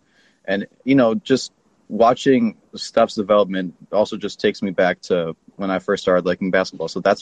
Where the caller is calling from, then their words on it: Rochester, New York, United States; Right now, I'm in my room in Rochester, New York. I'm at home because I couldn't go to school this semester. I usually go to Stony Brook.